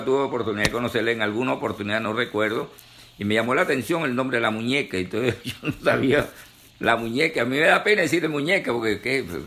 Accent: Venezuela; now in United States; tú eres venezolano, yo soy venezolano, estamos fuera, mucha gente dice, no, usted está en los Estados Unidos viviendo

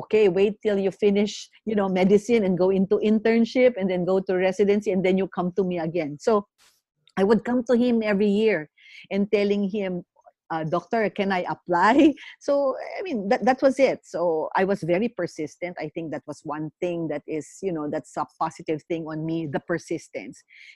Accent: Manila, Metro Manila, Philippines; Actually, I was raised and born in Manila, although my father is from Nueva Ecija and my mom is from Parañaque.

